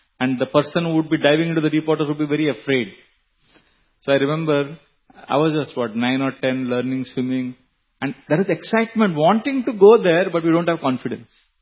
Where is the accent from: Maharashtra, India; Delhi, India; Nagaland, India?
Maharashtra, India; Mumbai; when I was growing up in Mumbai, we had a swimming pool in our colony.